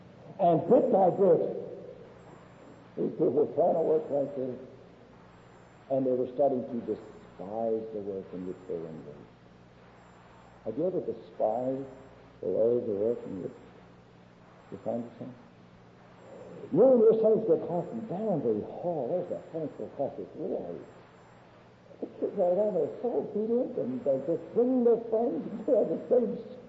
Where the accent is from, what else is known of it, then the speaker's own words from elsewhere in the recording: Singapore; And of course, they were afraid of me. I was from Singapore.